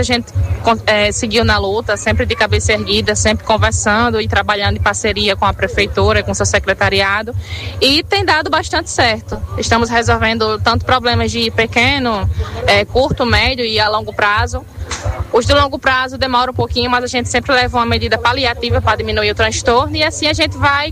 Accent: Natal, Rio Grande do Norte, Brazil; Eu moro, sou moradora da Zona Norte, nasci em Natal, cresci dentro da Zona Norte.

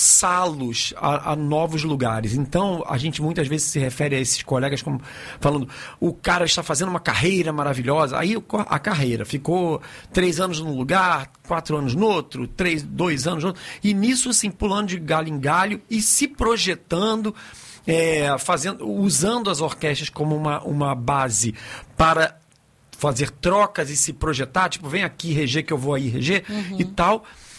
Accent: Rio de Janeiro, Brazil; nasci no Rio por um engano

